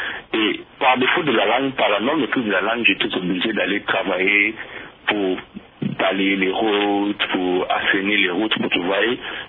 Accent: DR Congo; now in United States; je suis ici aux États-Unis. J'ai quitté la République démocratique du Congo

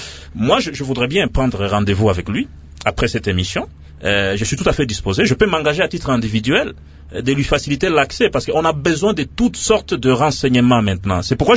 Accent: Walikale, North Kivu, DR Congo; Moi, je suis un élu du Nord Kivu. Hein, je suis de Walikale, mais j'ai des frères qui vivent dans la zone des Beni, et des frères de famille même.

